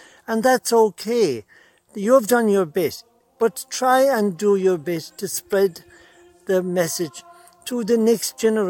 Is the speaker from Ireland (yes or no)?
yes; Ireland; It's coming again from Ireland, my home country, and on my brother's farm with the birds behind me and beautiful sunshine.